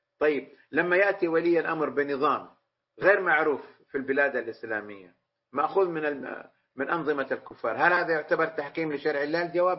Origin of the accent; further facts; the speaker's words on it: Saudi Arabia; في بلادنا المملكة العربية السعودية